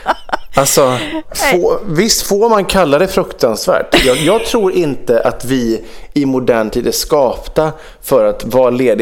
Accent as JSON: {"language": "Swedish", "country": "Sweden", "said": "Som svensk börjar man ju alltid så."}